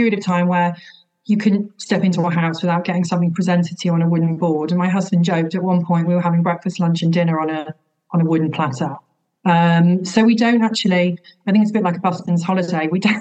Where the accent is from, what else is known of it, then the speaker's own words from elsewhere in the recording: East of England, United Kingdom; I grew up in Norfolk, in a little village on the outskirts of Norwich, which was beautiful but quite rural.